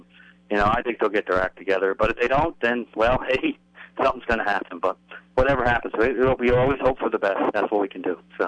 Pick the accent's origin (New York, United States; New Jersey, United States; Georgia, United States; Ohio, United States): New Jersey, United States; Roselle Park; and I'm from Roswell Park, New Jersey.